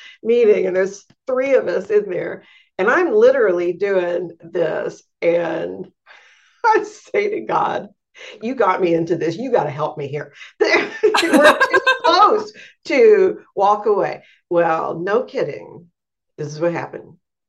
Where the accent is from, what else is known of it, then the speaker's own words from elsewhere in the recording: Kentucky, United States; If you know that I'm from District 6710 in Western Kentucky